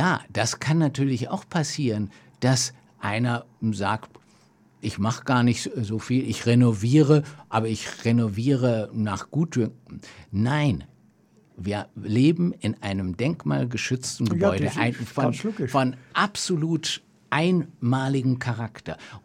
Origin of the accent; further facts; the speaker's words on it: North Rhine-Westphalia, Germany; Ich komme ja ursprünglich aus dem Ruhrgebiet